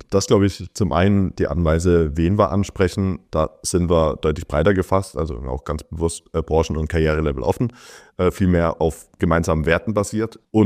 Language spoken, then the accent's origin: German; Baden-Württemberg, Germany; aber ich komme aus Baden-Württemberg